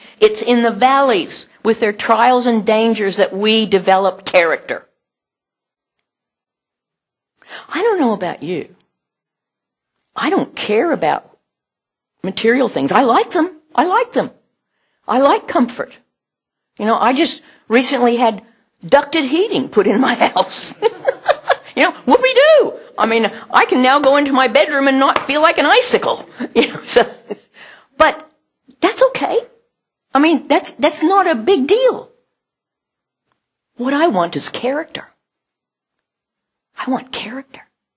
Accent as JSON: {"language": "English", "country": "United States", "moved": "as an adult", "said": "When I came from America, having had wonderful career in teaching and all that sort of stuff. In corporate America, kind of high up in things."}